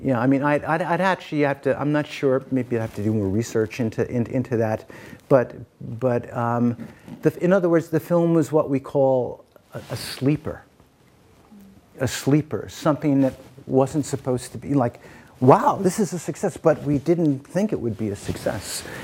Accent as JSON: {"language": "English", "town": "Brooklyn", "region": "New York", "country": "United States", "said": "I'm also from Brooklyn, so maybe I've got more of an ethnocentric Brooklyn, New York perspective"}